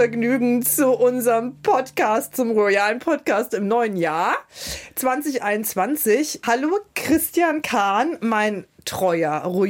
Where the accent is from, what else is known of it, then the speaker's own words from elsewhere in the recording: Rhineland-Palatinate, Germany; accent: Palatine; Bei mir bricht das Pfälzische immer so durch, merkst du das? Hör doch auf, weil ich komme ja aus der Pfalz.